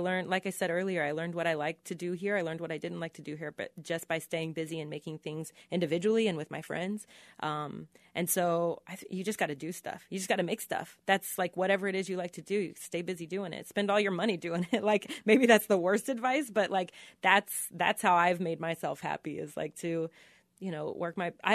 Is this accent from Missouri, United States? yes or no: yes; Independence, Missouri, United States; I want to get a head tattoo of my hometown, Independence, Missouri.